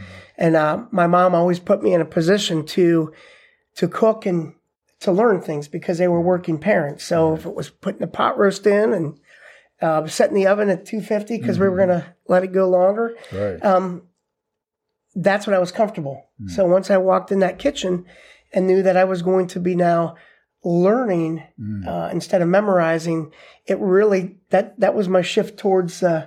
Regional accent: Mansfield, Ohio, United States; Well, I'll tell you, Mansfield in the 70s and 80s was a booming, hustling town of commerce. We had the train station.

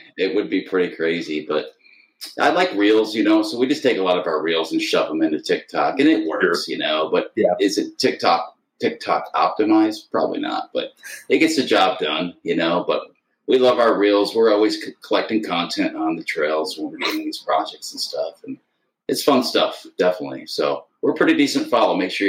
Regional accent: Michigan, United States; And listen, we're from Michigan. I think we're, 50 feet above sea level.

